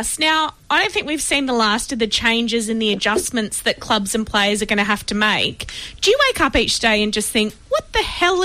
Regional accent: Adelaide, South Australia, Australia; I grew up in Adelaide

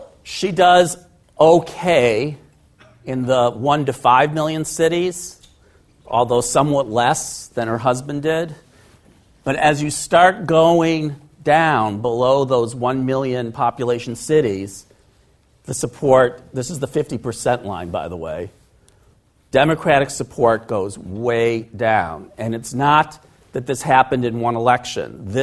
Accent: United States; After all, I'm an American.

